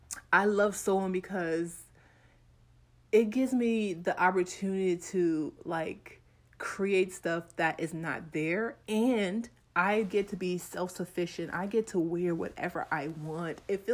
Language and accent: English; Jamaica; I'm an international woman. I'm from Jamaica.